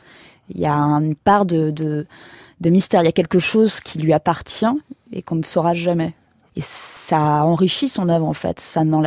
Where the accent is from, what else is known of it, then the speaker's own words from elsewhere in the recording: Provence-Alpes-Côte d'Azur, France; Puisque je viens des Alpes-Maritimes, je pense que ça vient de là.